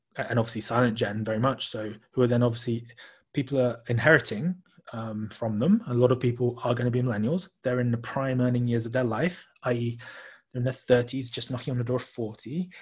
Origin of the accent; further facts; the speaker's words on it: United Kingdom; now in Hong Kong; I live out in Hong Kong, and whilst I'm British